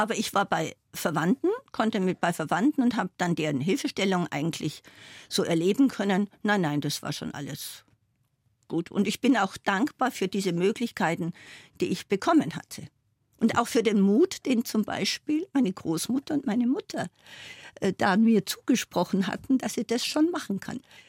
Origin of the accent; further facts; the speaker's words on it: Sumpering, Bavaria, Germany; born there; in meinem Pass dann steht Ortsteil Sumpering. Saldenburg, Ortsteil Sumpering.